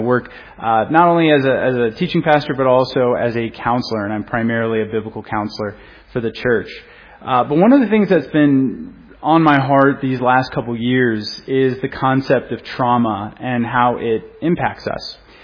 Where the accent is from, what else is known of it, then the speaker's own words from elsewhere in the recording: Tucson, Arizona, United States; I'm from Tucson, Arizona, so it's really nice to be out here.